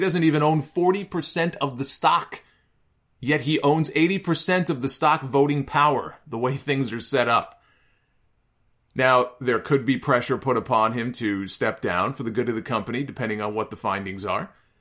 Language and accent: English; New York, United States; I grew up in New York. I grew up in the Northeast.